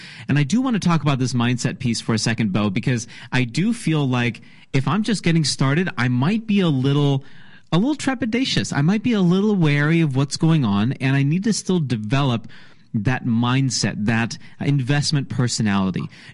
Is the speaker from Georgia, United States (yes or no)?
yes; Georgia, United States; my home state of Georgia